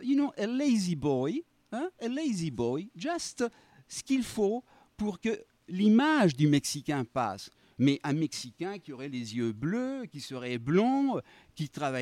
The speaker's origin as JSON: {"language": "French", "region": "Buenos Aires", "country": "Argentina", "said": "Vous savez, lorsque vous venez chez nous, à Buenos Aires, je peux vous amener dans des coins"}